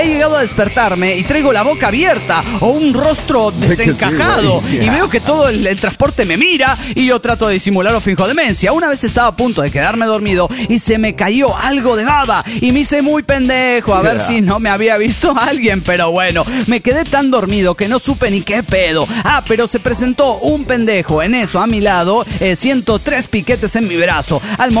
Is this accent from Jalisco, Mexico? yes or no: yes; Guadalajara, Jalisco, Mexico; de Guadalajara.